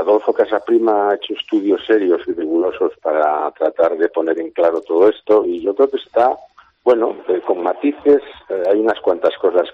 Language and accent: Spanish; Llanera, Asturias, Spain; a mí, aunque esto soy de Llanera y esta versión me interesa mucho